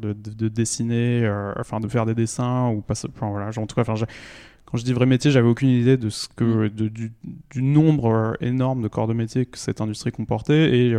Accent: northern France, France; je viens du nord de la France

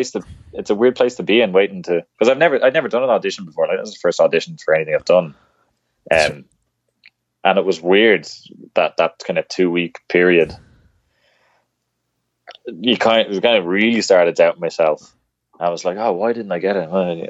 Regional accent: Dublin, Leinster, Ireland; I grew up in Dublin.

